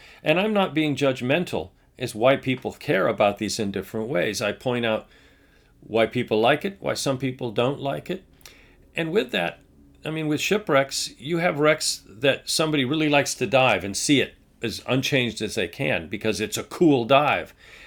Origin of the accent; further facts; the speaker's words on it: Canada; now in Washington, United States; one of the great values we celebrate as being Canadian